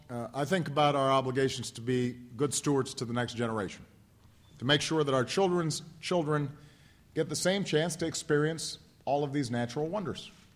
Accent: United States; It reminds me that one of the great blessings of being an American is that we are blessed with some of the most beautiful landscapes and real estate on earth.

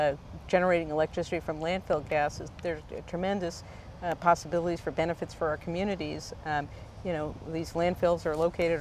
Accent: Los Angeles, California, United States; My hometown of Los Angeles, California, used to have almost over 300 days a year where the air was so polluted

